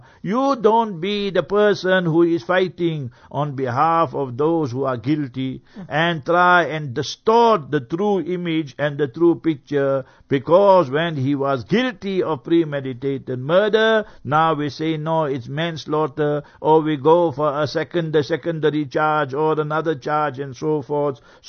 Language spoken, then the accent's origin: English; Heidelberg, Gauteng, South Africa; Friday, we will be there in Heidelberg, my hometown, Heidelberg. Transvaal that time, but now Gauteng, obviously.